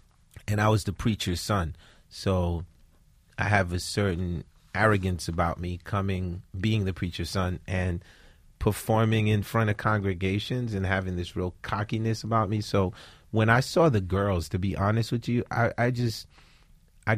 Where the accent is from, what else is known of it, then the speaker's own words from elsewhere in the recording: Haiti; now in New Jersey, United States; Once I came from Haiti, when we moved to Jersey, along with gospel music and hip-hop, when I was in school